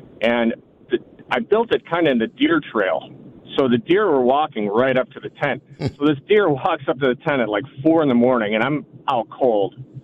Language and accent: English; Williamsville, New York, United States; So I grew up in Williamsville on Cadman Drive, and there's a woods behind my folks' place, okay?